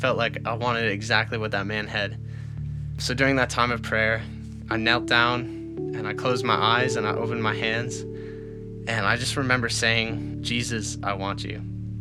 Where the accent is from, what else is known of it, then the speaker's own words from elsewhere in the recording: Charlottetown, Prince Edward Island, Canada; I'm 19 years old. I come from Charlottetown, Prince Edward Island, Canada.